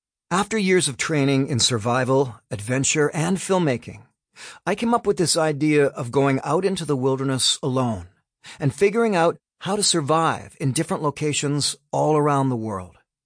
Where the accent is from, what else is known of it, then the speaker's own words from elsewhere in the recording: Toronto, Ontario, Canada; One of my favorite places to explore when I was growing up in Mimico, in the west end of Toronto, Ontario, was a shallow and rocky local creek.